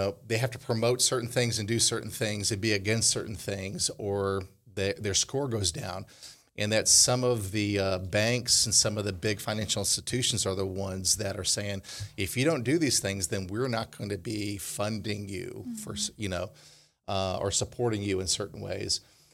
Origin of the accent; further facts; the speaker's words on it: Connecticut, United States; and I grew up in Connecticut, you grew up in the North.